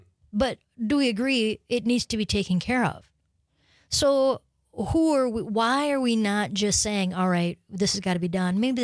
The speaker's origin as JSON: {"language": "English", "town": "Wausau", "region": "Wisconsin", "country": "United States", "tie": "born or raised there", "said": "I grew up in the Wausau area."}